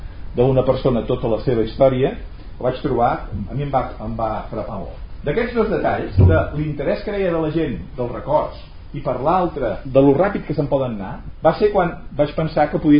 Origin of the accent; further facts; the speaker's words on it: Terrassa, Catalonia, Spain; jo sóc fill de Terrassa, i m'estimo molt la meva ciutat